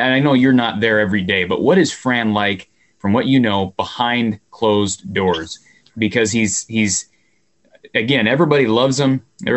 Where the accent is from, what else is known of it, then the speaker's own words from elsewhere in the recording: Iowa, United States; Because I think we all here locally, I'm born and raised in Iowa.